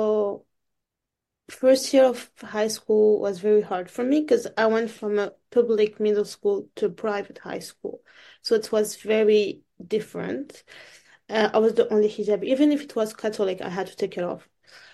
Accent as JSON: {"language": "English", "country": "France", "said": "I don't know. I'm from France."}